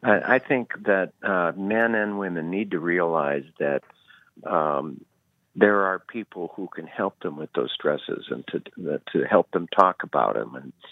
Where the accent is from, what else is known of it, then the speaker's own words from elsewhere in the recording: Deschutes, Oregon, United States; I was a city guy. I grew up in Deschutes. It's not a city. It's a small town.